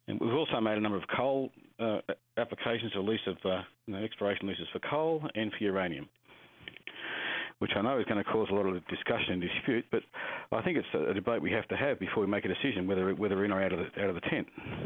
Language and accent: English; New South Wales, Australia; I'm a Rajri from Central West New South Wales. That's my country.